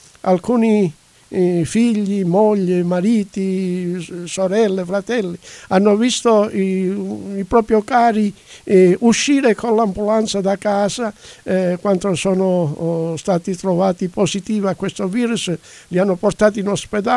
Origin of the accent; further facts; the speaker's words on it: Calabria, Italy; La Calabria, dato che noi siamo calabresi